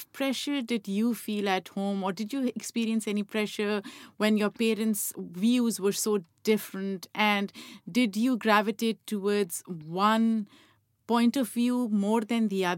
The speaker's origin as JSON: {"language": "English", "town": "Lahore", "region": "Punjab", "country": "Pakistan", "tie": "born or raised there", "said": "I grew up in Lahore as"}